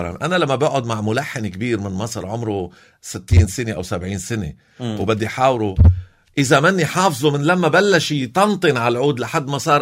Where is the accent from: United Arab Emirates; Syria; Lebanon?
Lebanon; انه معقول انا لبناني مش عارف انه في عنا هالمناظر الحلوة